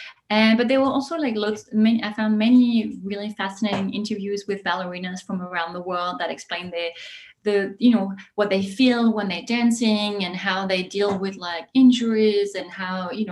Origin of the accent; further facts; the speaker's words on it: Île-de-France, France; I grew up outside Paris, about 40 minutes south, southeast. And I've always loved the city deeply. I've never lived there, but I've gone there many, many times